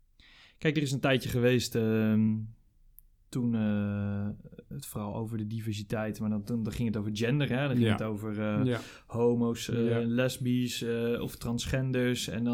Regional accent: Netherlands; ik denk altijd van ja, ik ben een Nederlander, om te proberen meer los te komen van je eigen aardse wortels.

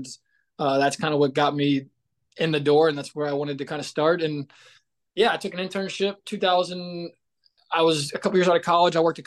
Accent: Cincinnati, Ohio, United States; So I grew up in Cincinnati, Ohio. Grew up in a tennis family.

